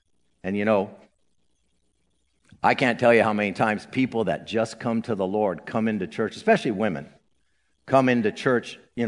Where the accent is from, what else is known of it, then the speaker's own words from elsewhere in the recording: Santa Ana, California, United States; And I grew up in Santa Ana, so I had an understanding of racial stuff.